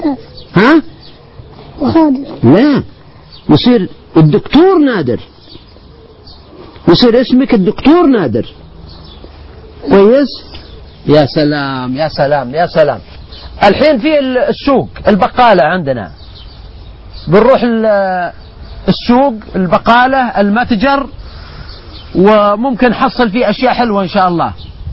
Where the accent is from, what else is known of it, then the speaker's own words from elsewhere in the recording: Al-Qassim, Saudi Arabia; انت عرفت اني من القصيم تضحك علي الحين.